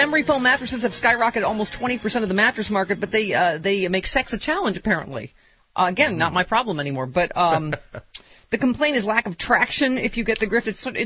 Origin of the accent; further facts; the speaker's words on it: New York, United States; Oh, speaking of back near my hometown, Kodak had a secret nuclear reactor loaded with enriched uranium hidden in the basement.